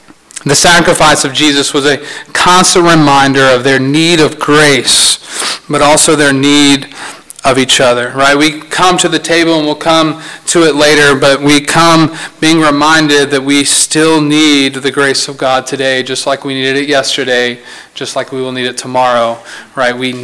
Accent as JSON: {"language": "English", "region": "Louisiana", "country": "United States", "said": "We're from Louisiana, deep south. This is, we consider North Carolina south, but not deep south, right? You start going further south, right? So deep south, and I remember growing up, and we would have these fellowships, and it was always potluck."}